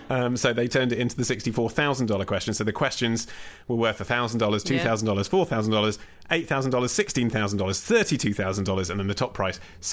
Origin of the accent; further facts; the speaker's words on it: United Kingdom; No, as a British person, you can't say fuck off.